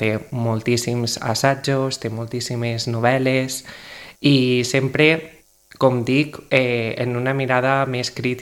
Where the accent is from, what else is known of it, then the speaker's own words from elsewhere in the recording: Valencian Community, Spain; la llengua valenciana en aquest cas és una part indiscutible de la nostra identitat com a valencians.